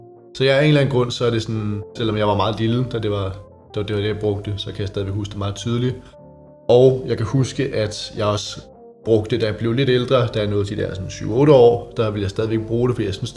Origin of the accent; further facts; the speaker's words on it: Copenhagen, Capital Region, Denmark; jeg er 23 år gammel, og jeg kommer fra Brønshøj, men bor i dag i Valby.